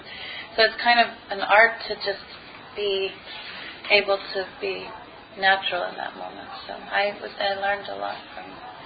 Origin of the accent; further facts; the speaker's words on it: Maine, United States; growing up in Maine, in my aunt's house, which I still go to all the time